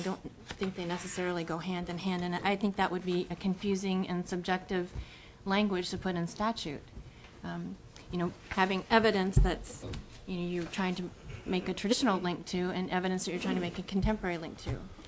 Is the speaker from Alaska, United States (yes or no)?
yes; Anchorage, Alaska, United States; I grew up in Anchorage